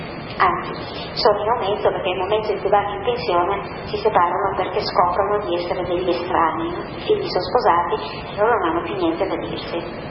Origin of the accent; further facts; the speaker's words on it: Taranto, Apulia, Italy; sono pugliese, di Taranto, sono stata a casa pochi giorni fa